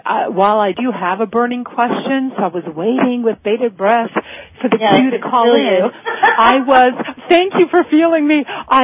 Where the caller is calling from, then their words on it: Florida, United States; I'm calling you from Florida.